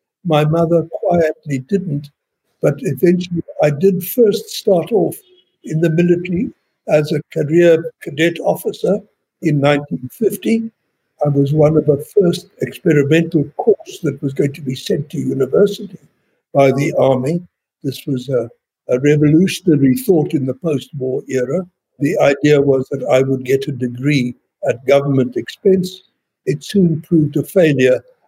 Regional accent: Pretoria, Gauteng, South Africa; also born or lived in Britain / Johannesburg / Heidelberg; I grew up partly in Pretoria, partly in Britain, partly in Johannesburg.

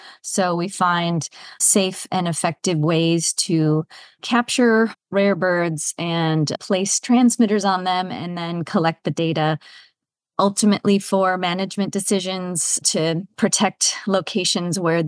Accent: Wisconsin, United States; now in Gainesville, United States; I'm originally from Wisconsin and made my way to Florida for a position with the organization I work for now

